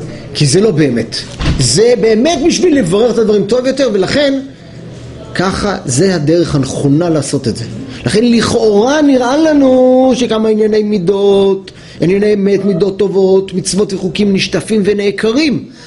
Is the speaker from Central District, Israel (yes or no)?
no; Jerusalem, Jerusalem District, Israel; כי היינו ירושלמים, היינו הולכים טיולים בכל עוטף ירושלים.